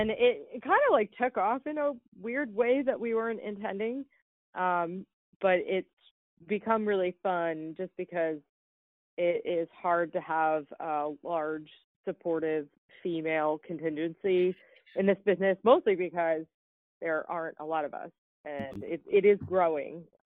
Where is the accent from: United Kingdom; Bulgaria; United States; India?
United States; New York; Maura came from Colorado. I came from New York.